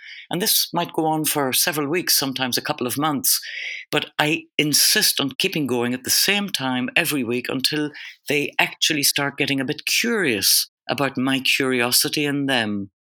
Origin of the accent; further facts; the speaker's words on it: Ireland; Obviously, I'm a white Irish woman. But the fact that I am Irish, I think, has a weird extra dimension to enable me to make a rapport